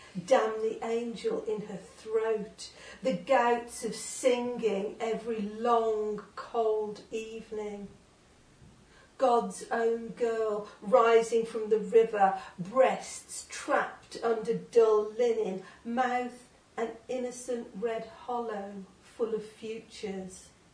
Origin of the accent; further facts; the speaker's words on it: Merthyr Tydfil, Wales, United Kingdom; born there; So I was born in Merthyr Tydfil.